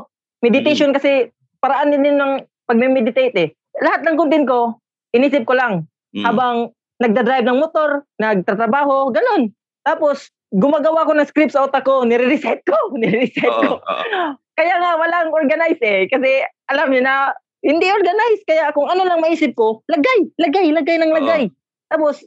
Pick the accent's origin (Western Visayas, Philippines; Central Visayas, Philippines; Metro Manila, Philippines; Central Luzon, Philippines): Central Visayas, Philippines; Mandaue; Cebu. Cebu province. Sa Mandawi City po.